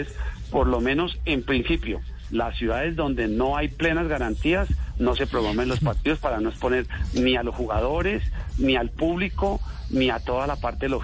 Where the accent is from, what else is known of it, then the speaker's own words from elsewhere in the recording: Montería, Córdoba, Colombia; Acuérdense que yo soy de Montería, mi familia es de Montería